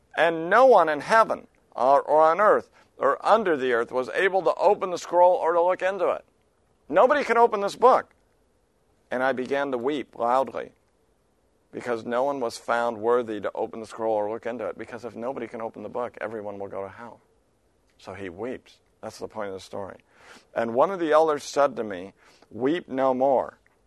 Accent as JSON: {"language": "English", "region": "Oregon", "country": "United States", "tie": "born or raised there", "said": "You know, I grew up in Oregon, the roar of the ocean."}